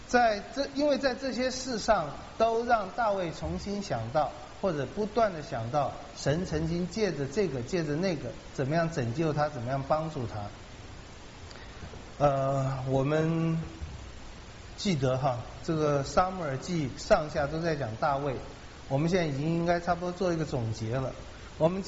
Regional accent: Taiwan; 我们台湾有一块石头是最有名的，叫做女王头啊，在野柳那边。

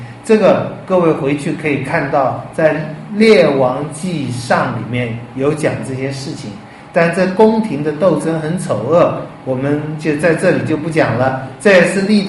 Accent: China; 我们中国人在写家谱的时候，祖父啊或者是祖先啊原来从哪里到哪里啊都是很伟大的哈

